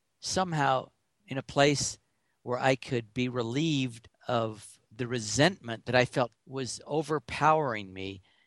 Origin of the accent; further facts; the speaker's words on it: United States; I projected it to be upon me as an American, as someone who was trying to police the world without getting to know the world